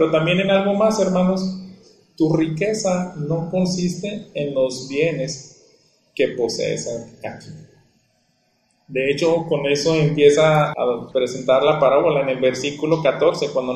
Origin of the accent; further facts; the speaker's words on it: Mexico; yo creo que es algo que como mexicanos nos está atacando a la mayoría del país